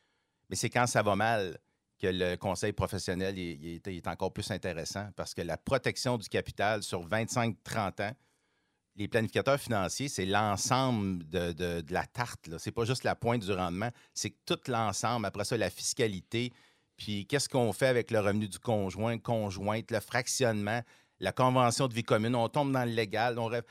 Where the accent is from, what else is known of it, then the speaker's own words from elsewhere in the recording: Montreal, Quebec, Canada; born there; ça paraît que je suis né à Montréal.